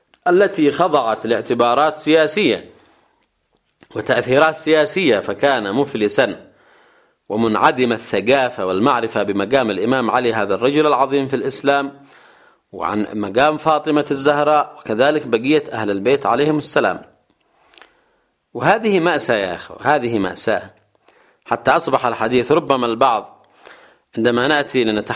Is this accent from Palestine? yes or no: no; Yemen; سواء عندنا في اليمن أو في السعودية